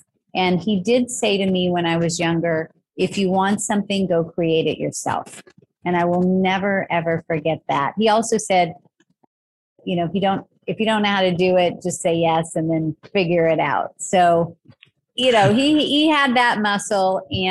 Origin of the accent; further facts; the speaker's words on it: Tulsa, Oklahoma, United States; So I grew up in Tulsa, Oklahoma.